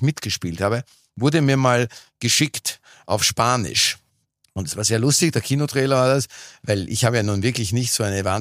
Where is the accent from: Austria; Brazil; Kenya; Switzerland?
Switzerland; Als Schweizer